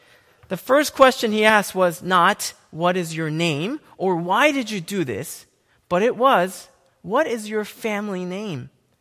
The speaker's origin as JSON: {"language": "English", "country": "South Korea", "tie": "born or raised there", "said": "some of my most vivid memories of growing up in South Korea"}